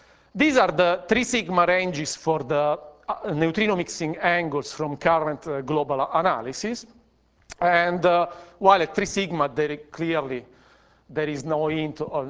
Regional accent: Pescara, Abruzzo, Italy; English is a second language; I'm advertising here a nice bridge in my hometown, in Pescara

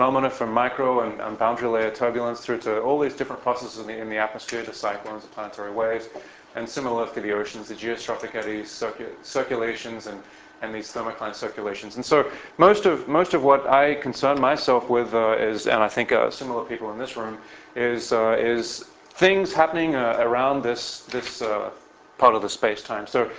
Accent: Texas, United States; And I'm from Texas too, so I couldn't help myself. I have to, ethnocentric Texan, you know.

